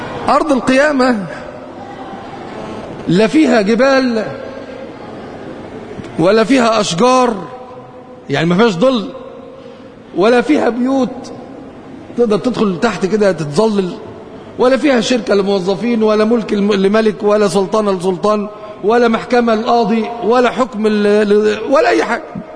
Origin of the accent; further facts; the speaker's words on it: Cairo, Cairo Governorate, Egypt; كان احنا عندنا في القاهرة